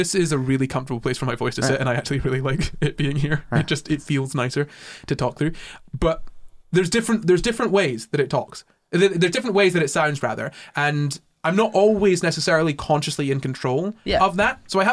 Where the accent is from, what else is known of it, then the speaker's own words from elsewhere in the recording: Scotland, United Kingdom; accent: Scottish; now in England; I can switch into my more Scottish accent when I want, but I kind of learned when I moved down that I need to talk more like this because English people don't understand me otherwise